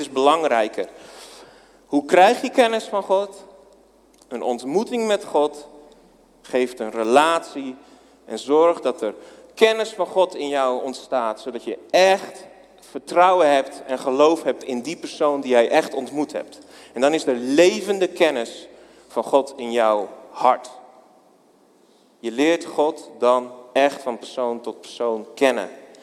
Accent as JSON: {"language": "Dutch", "town": "Hardinxveld-Giessendam", "region": "South Holland", "country": "Netherlands", "lives_now": "Werkendam, Netherlands", "said": "We zijn er 2 jaar geleden zijn we erheen verhuisd. We komen eigenlijk uit Hardingsveld."}